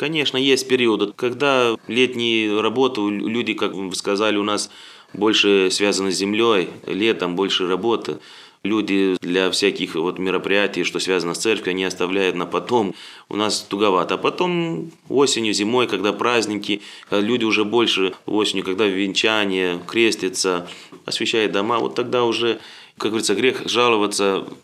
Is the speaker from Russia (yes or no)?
no; Moldova; Russian is a second language